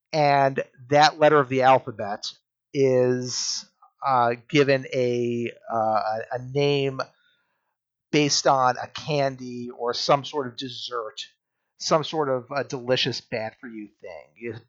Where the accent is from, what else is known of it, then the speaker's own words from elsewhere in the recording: East Greenwich, Rhode Island, United States; my hometown of East Greenwich, Rhode Island